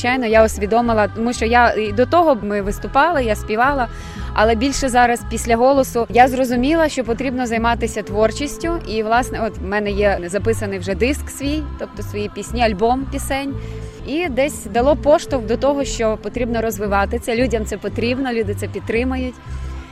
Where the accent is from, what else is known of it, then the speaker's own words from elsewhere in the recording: Polesia, Ukraine; ну от я з Полісся, є в нас ще жінки, пам'ятають